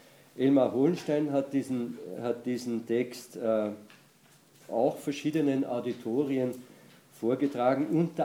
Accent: Salzburg, Austria; Also ich komme aus dem Pinzgau herkunftsmäßig, das ist eine ländliche Region in Österreich. Wir Pinzgauer sprechen die Dinge nicht aus.

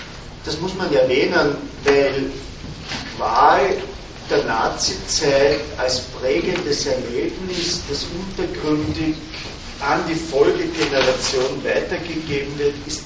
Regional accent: Austria; Ich bin ein typischer Österreicher.

